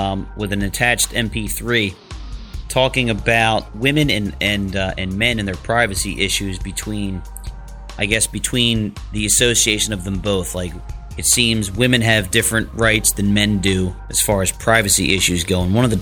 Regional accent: Philadelphia, Pennsylvania, United States; now in Atlantic City, United States; I'm actually from Philadelphia, but I live in New Jersey right outside of Atlantic City.

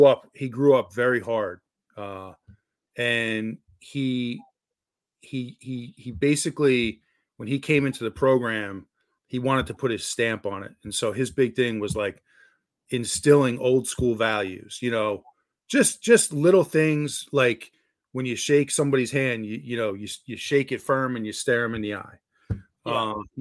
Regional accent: New Jersey, United States; growing up in New Jersey, I really wasn't familiar with East Carolina.

